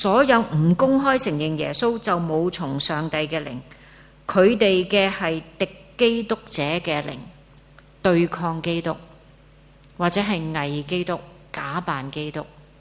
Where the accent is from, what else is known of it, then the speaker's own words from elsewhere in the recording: Hong Kong; born there; 我们生在香港真的没有什么迫害可言